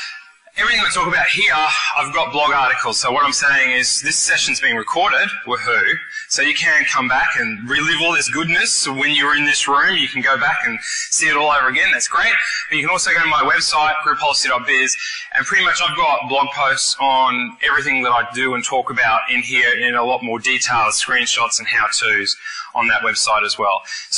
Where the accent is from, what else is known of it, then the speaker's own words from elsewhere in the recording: Brisbane, Queensland, Australia; I am from Australia, from Brisbane, so I've come across the ditch here to come here to present to you guys.